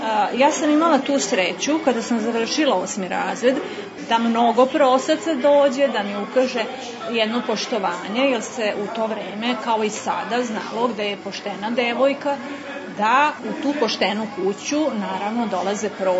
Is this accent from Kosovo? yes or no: no; Novi Sad, Vojvodina, Serbia; dolazim iz Novog Sada.